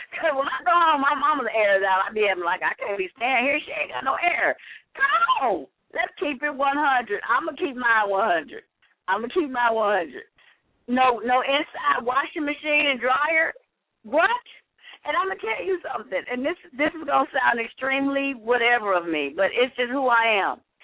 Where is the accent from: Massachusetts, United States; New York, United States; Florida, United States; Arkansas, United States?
Arkansas, United States; Helena; put me back to where I was growing up in Helena, Arkansas, I would have a breakdown.